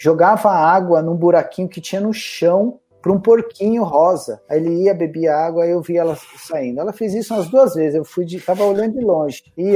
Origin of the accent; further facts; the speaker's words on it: São Paulo, Brazil; Eu falei, eu sou de São Paulo.